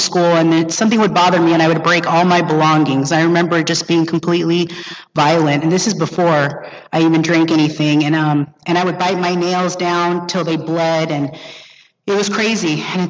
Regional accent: Los Angeles, California, United States; I was raised up in West Hollywood. I'm an LA girl, born and raised, and I know that's like rare.

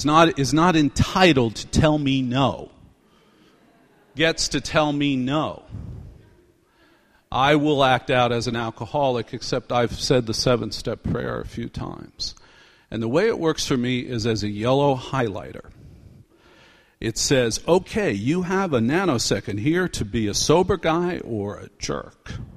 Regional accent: New York, United States; And I'm like, I'm a New Yorker, please.

